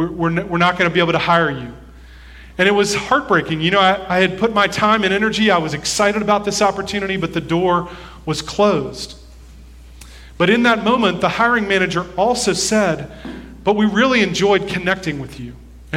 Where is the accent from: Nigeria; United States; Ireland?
Ireland; Now, I'll say spending a lot of time out in the sun as an Irishman with fair skin is not a great idea for me.